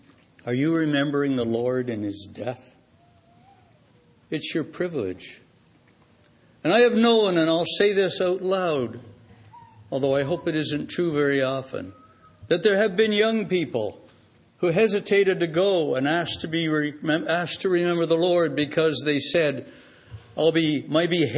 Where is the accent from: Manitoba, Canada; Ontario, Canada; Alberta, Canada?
Ontario, Canada; Hamilton; I grew up in Hamilton, Ontario, Canada